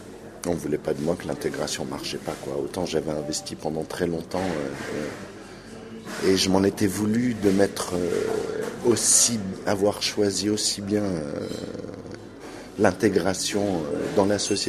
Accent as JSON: {"language": "French", "town": "Sézanne", "region": "Grand Est", "country": "France", "tie": "born or raised there", "said": "Donc j'ai grandi en Champagne, dans ce château où j'allais au lycée de la petite ville de Cézanne, jusqu'au bac, quoi."}